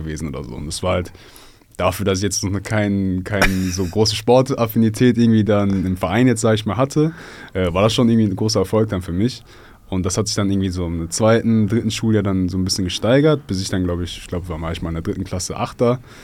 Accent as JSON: {"language": "German", "town": "Oberhausen", "region": "North Rhine-Westphalia", "country": "Germany", "tie": "born or raised there", "said": "Also ich bin in Oberhausen geboren, groß geworden und habe dann da 21 Jahre meines Lebens auch gelebt."}